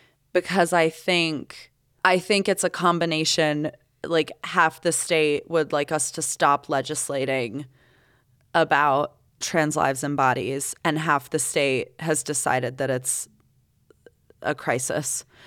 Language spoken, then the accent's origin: English; Canada; I also never get sent these surveys because I'm Canadian.